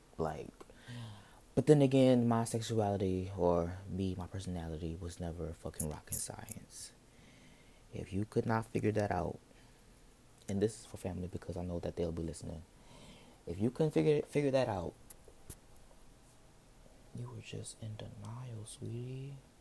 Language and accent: English; New Orleans, Louisiana, United States; how many more times could a bitch say I'm 21 and I'm fucking from New Orleans?